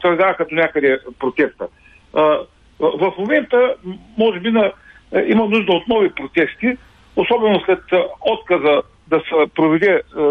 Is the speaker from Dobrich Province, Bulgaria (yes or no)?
no; Ruse, Ruse Province, Bulgaria; съм от Русе.